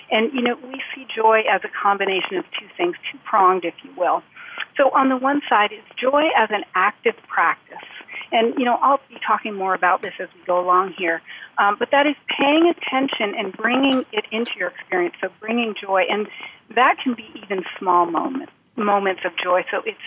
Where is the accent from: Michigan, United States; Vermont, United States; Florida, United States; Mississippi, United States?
Vermont, United States; So I now work in an outpatient oncology clinic in my home state of Vermont.